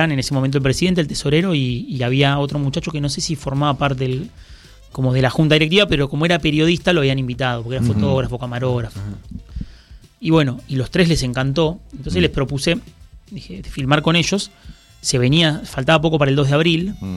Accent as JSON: {"language": "Spanish", "town": "Vicente López", "region": "Buenos Aires Province", "country": "Argentina", "said": "Voy a los de mi barrio."}